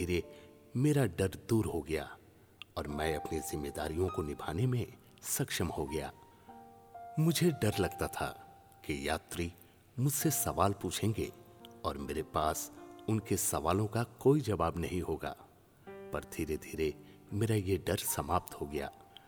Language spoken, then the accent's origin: Hindi; Sirsi, Karnataka, India; मैं कर्नाटक के सिरसी जिले का रहने वाला हूं, जहां मेरे माता पिता एक सुपारी के खेत में काम करते हैं।